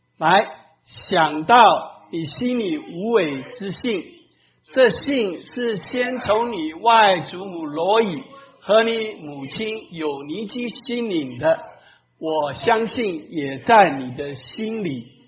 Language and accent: Chinese; China